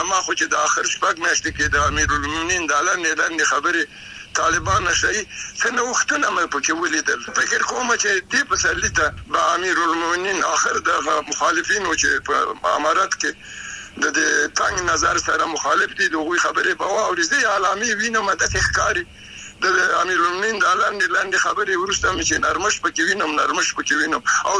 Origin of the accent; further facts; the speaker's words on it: Afghanistan; نو دوی باید چې زه افغان یم